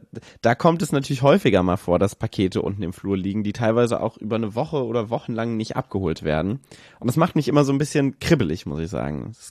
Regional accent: Kassel, Hesse, Germany; ich komme ursprünglich aus Kassel und da treffe ich mich an Weihnachten immer mit meinen Freunden.

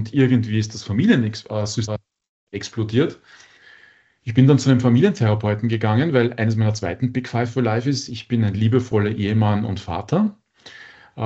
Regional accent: Vienna, Austria; born there; now in Linz, Austria; Ja, ich bin Deutscher eigentlich. Hört man jetzt vielleicht nicht so sehr von meinem Akzent. Und ich bin in Wien geboren.

